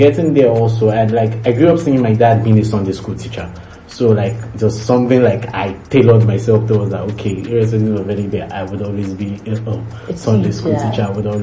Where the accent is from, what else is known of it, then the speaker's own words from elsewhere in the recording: Oyo, Nigeria; I'm from Oyo State.